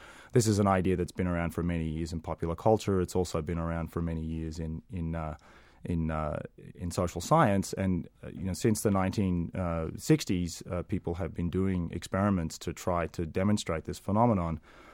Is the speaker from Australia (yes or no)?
yes; Toowoomba, Queensland, Australia; the town that I grew up in Australia, Toowoomba in Queensland, which is another inconsequential town in the middle of nowhere